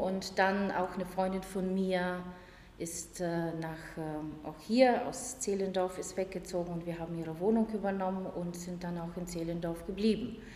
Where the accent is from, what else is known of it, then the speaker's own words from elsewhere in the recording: Bulgaria; German is a second language; now in Germany; die ich als Kind in Bulgarien